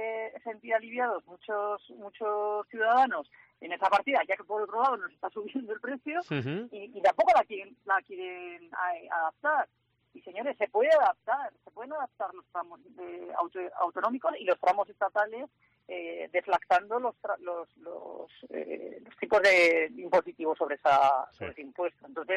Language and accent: Spanish; La Rioja, Spain; como mujer, como ciudadana, como riojana, como española